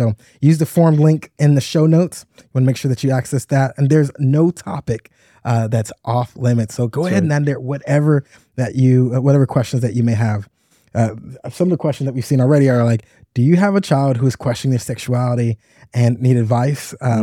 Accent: Oklahoma, United States; And my kids are Texas and Florida born, where I was raised in Oklahoma. So we had snow a lot.

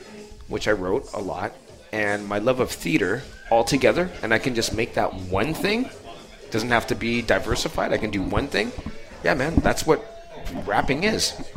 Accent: Langford, British Columbia, Canada; I grew up in Langford.

